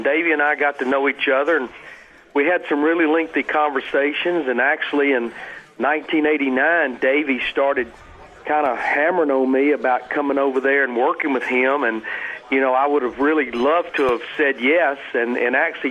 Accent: Hueytown, Alabama, United States; because we're both from the Birmingham, Hueytown, Alabama area.

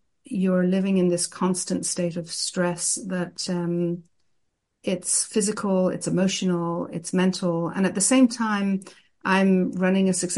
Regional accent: Ireland; now in Israel; Well, I'm originally from Ireland, and I grew up in Ireland, and I moved to Israel many years ago, and I've lived a big portion of my adult life in Israel.

